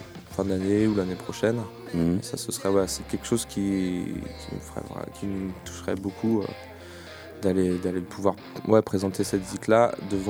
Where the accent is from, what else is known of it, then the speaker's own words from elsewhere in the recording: France; quand je leur dis que je suis français, ils font ah ouais, d'accord, c'est ça.